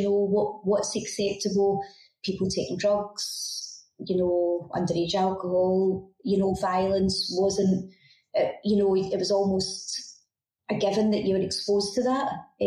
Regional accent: Glasgow, Scotland, United Kingdom; I stayed in Glasgow. I grew up in Drumchapel, which is classed as one of the kind of really highly socially deprived areas. But, you know, I was there for 34 years

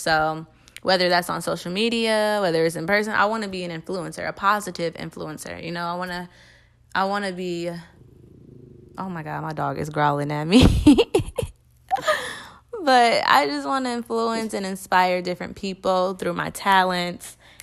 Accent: Cleveland, Ohio, United States; I am from Cleveland, Ohio. If I didn't mention that, I'm from Cleveland, Ohio.

